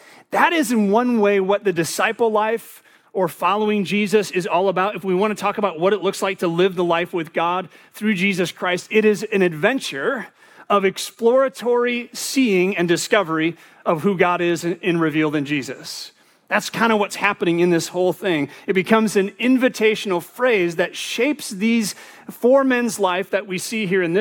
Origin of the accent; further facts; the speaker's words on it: Rock Island, Illinois, United States; I'll name my hometown. Can anything good come out of Rock Island?